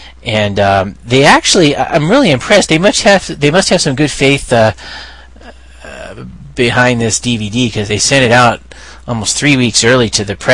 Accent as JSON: {"language": "English", "town": "Hayward", "region": "California", "country": "United States", "tie": "born or raised there", "said": "Hey, I spent most of my life growing up in Hayward, California there, so a fellow homeboy"}